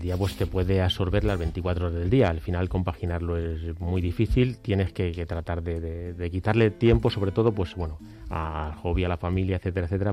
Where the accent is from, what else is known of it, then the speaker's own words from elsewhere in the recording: Fresnedilla de la Oliva, Community of Madrid, Spain; siempre he pensado en vivir en mi pueblo, que es en donde he nacido y donde me ha gustado vivir siempre y mantener la vida allí.